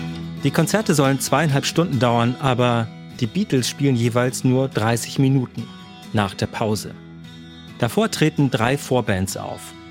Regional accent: Bredstedt, Schleswig-Holstein, Germany; in meiner Heimatstadt Bredstedt in Nordfriesland

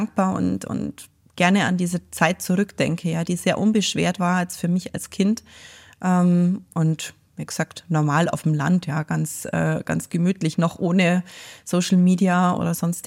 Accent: Wallgau, Bavaria, Germany; born or raised there; also born or lived in Garmisch

